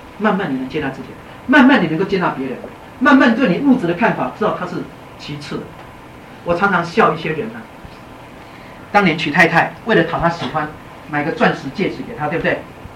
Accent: China; 我们中国人喜欢看那个大眼睛啊、双眼皮的

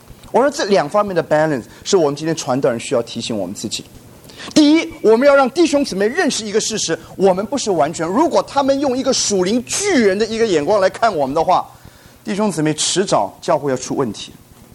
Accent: Taiwan; 我是从台湾来

